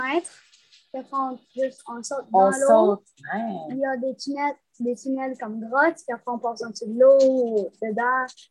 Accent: Vaudreuil, Quebec, Canada

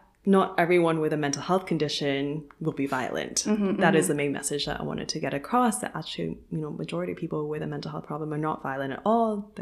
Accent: Hong Kong; I'm half Chinese, half European, but coming, you know, seeing the Chinese side of my family and also growing up in Hong Kong

